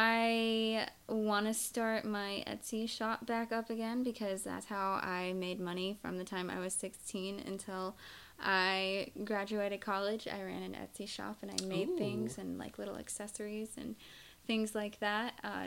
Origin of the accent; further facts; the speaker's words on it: North Carolina, United States; I'm from North Carolina. You'll hear my accent come out every now and then.